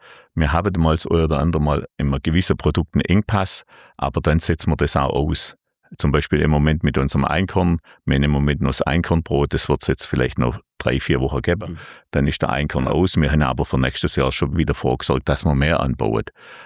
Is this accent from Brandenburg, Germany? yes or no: no; Bad Urach, Baden-Württemberg, Germany; Logisch, die kommt von meinem Heimatort Bad Urach.